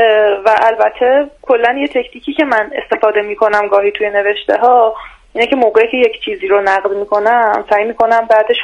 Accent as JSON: {"language": "Persian", "town": "Lavasan", "region": "Tehran Province", "country": "Iran", "said": "بین فشم و لواسان میشه، این منطقه اسمش عمام است با الف."}